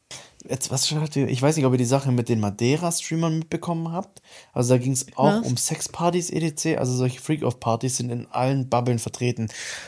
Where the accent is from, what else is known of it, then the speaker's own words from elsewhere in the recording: Eislingen, Baden-Württemberg, Germany; Digga, ich komme aus Eislingen, bei uns wohnt legit niemand.